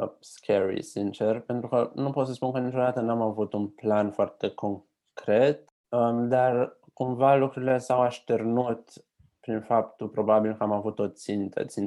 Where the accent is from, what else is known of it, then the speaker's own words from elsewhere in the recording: Bucharest, Romania; Pentru că m-am născut în București, am urmat toate studiile în București.